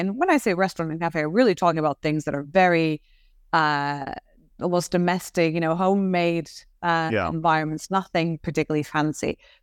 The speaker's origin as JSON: {"language": "English", "country": "Portugal", "tie": "born or raised there", "said": "when I was growing up in Portugal."}